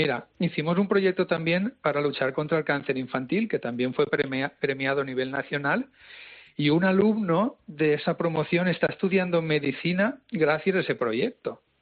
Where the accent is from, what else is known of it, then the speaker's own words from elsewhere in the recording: Cocentaina, Valencian Community, Spain; ayudamos a unos ancianos con Alzheimer de Cocentaina, de mi pueblo.